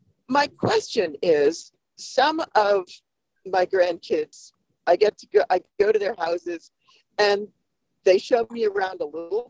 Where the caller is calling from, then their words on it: Delaware, United States; Delaware.